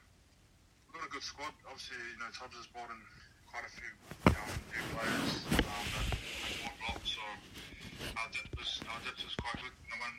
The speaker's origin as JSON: {"language": "English", "town": "Brisbane", "region": "Queensland", "country": "Australia", "tie": "born or raised there", "also_born_or_lived": "Christchurch / Auckland / New South Wales", "said": "I was born in Christchurch. My mum's from Auckland in New Zealand, and then went to school in Auckland, and then New South Wales as well, country New South Wales, and then Brisbane as well. So yeah, been all over the place"}